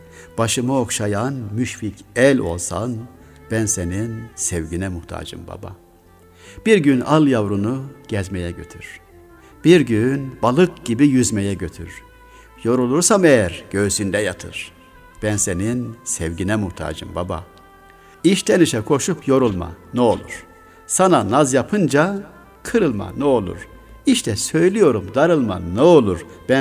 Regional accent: Yozgat, Turkey; 20 kilometre bizim köy Yozgat'a.

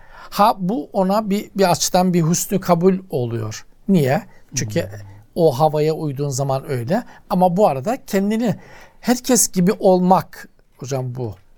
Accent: Black Sea Region, Turkey; bizim Karadeniz'de hocam yol tarifi sordukları zaman ha orada dedikleri zaman anla ki hocam epey gideceksin.

